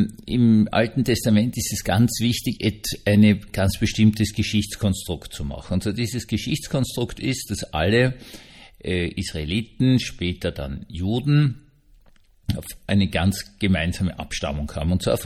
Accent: Vienna, Austria; als Wiener darf ich natürlich sagen, klar, oder?

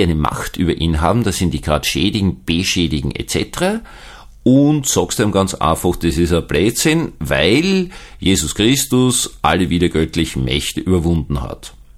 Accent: Austria; das darf ich jetzt als Österreicher einmal sagen

